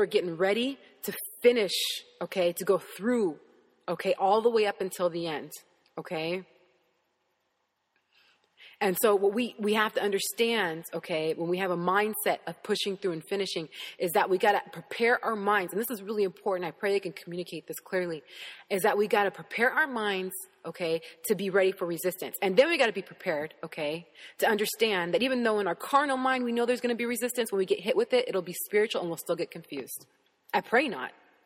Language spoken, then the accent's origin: English; United States; I didn't get this because I'm an American.